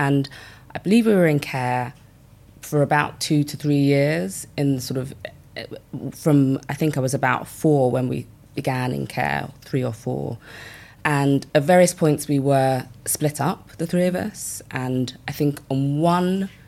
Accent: London, United Kingdom; also born or lived in Nigeria; So I am an East London girl. My parents emigrated from Nigeria when I was just before I was two, I think. So I was born in Nigeria. We moved to the UK and settled in East London. Educated in East London

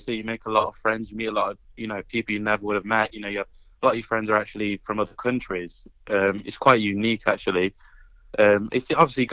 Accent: United Kingdom; And especially being British and playing in front of that crowd, it was unbelievable.

